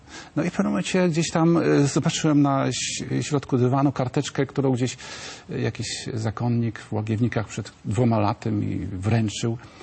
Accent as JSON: {"language": "Polish", "town": "Poznań", "region": "Greater Poland Voivodeship", "country": "Poland", "said": "my z Poznania, obecnie mieszkamy w Poznaniu."}